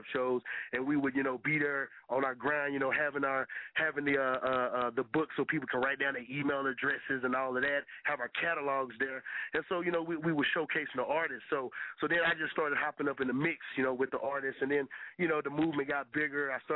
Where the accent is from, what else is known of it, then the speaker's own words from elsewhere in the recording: Waco, Texas, United States; I was born and raised back in Texas. I played college football. So I played ball down in Tyler. I'm from Waco, Texas.